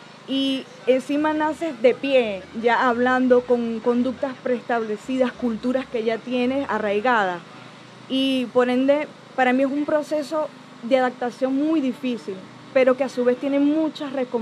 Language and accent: Spanish; Puerto Ordaz, Bolívar, Venezuela; now in Spain; Yo soy de Venezuela, del estado Bolívar, Puerto Ordaz, la ciudad de Puerto Ordaz.